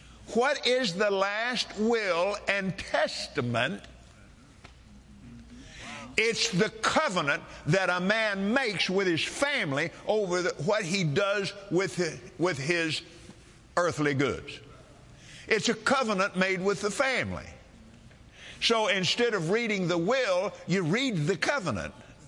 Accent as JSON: {"language": "English", "country": "United States", "said": "Now, I'm Native American."}